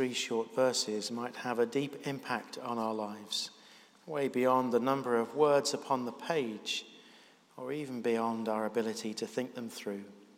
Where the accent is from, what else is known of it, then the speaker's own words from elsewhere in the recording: England, United Kingdom; I felt, as an Englishman, ashamed.